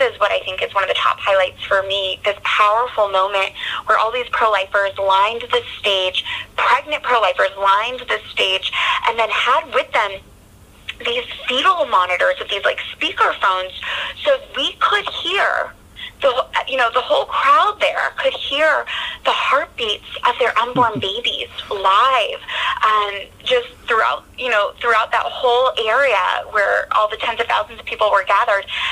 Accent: East Coast, United States; Growing up on the East Coast, living on the East Coast now

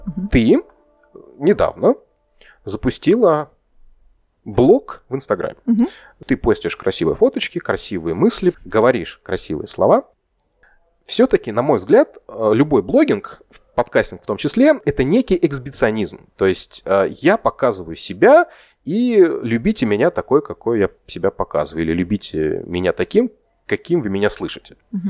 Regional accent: Russia; из России, но при этом мне хотелось бы, ну, как максимально интегрироваться

